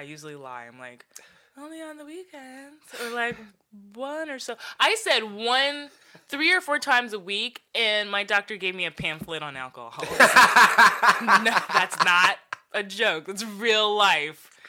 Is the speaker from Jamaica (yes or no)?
yes; Jamaica; I can say this because I'm Jamaican.